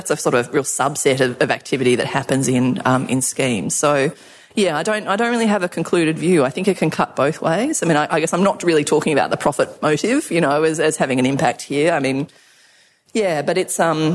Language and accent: English; Victoria, Australia; I'm obviously from Victoria